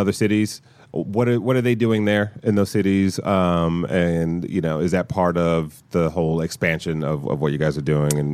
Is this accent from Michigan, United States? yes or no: yes; Detroit, Michigan, United States; I'm from Detroit, so